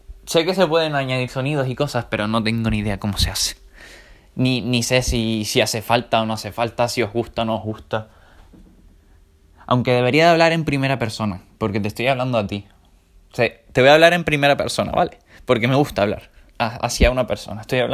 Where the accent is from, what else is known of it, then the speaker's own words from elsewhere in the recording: Canary Islands, Spain; hora Canarias, soy de Canarias, por cierto.